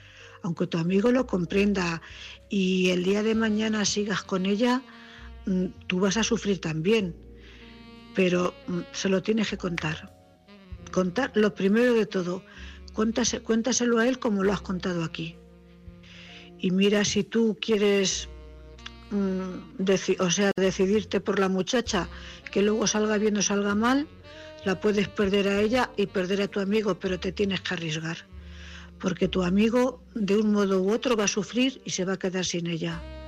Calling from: Cuenca, Castilla-La Mancha, Spain; corresponsal de Cuenca.

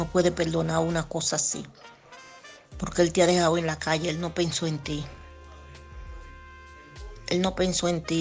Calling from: Alcorcón, Community of Madrid, Spain; de Madrid, de Alcorcón.

